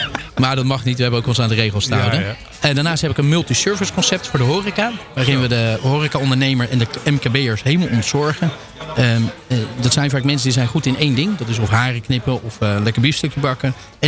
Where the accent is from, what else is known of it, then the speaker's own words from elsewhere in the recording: Colombia; now in Netherlands; Ik kom uit Colombia.